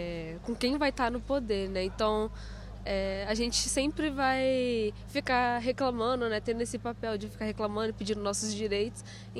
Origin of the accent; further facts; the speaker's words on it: Volta Redonda, Rio de Janeiro, Brazil; De Volta Redonda.